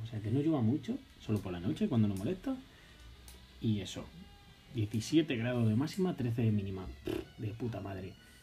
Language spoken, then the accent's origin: Spanish; Jaén, Andalusia, Spain; soy una persona de Jaén que ve las noticias, Twitter y cuatro cosas y sé lo que sé de aquel sitio.